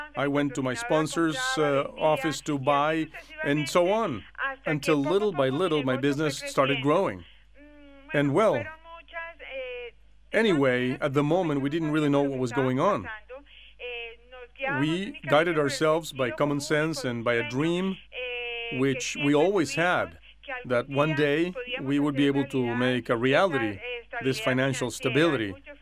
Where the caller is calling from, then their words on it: Bogotá, Colombia; I am calling you from Bogotá, Colombia.